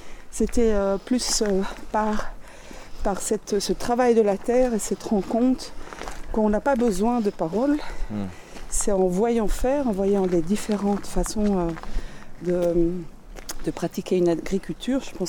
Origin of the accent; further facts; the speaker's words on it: Brittany, France; je suis un mélange puisque je suis bretonne et je suis d'origine allemande de l'Est, puisque ma mère était de l'ex-RDA. … donc voilà, une origine diversifiée, européenne.